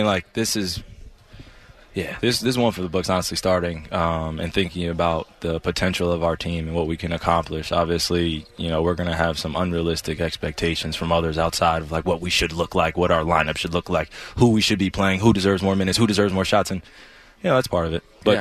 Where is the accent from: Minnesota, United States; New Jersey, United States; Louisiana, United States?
New Jersey, United States; Yeah, I'm from New Jersey